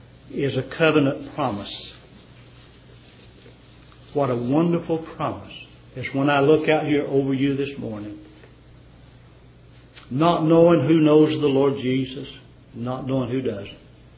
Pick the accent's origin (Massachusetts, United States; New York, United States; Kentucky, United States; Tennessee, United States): Tennessee, United States; When I was growing up in Tennessee on the farm and we walked through the field